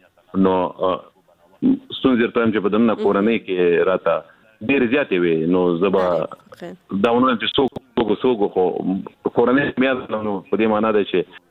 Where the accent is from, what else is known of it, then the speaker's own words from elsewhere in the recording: Afghanistan; زه افغان یم